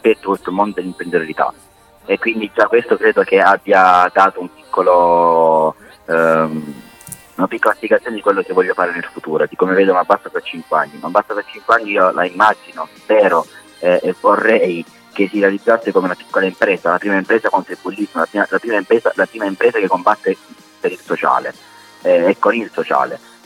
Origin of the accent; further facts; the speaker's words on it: Apulia, Italy; hanno permesso di farmi arrivare come pugliese dell'anno, 13 migliori al mondo